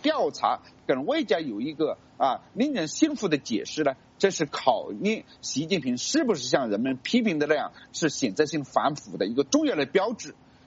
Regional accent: China; 其实我们中国人也没几个不是草根人物

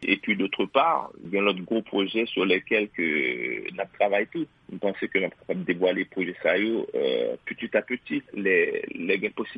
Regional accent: Haiti; Mais en tant qu'Haïtien

